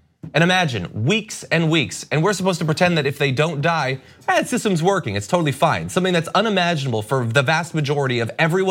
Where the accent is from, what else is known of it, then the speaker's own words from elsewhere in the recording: United States; This is far more horrendous than the worst nightmares I ever had growing up in America.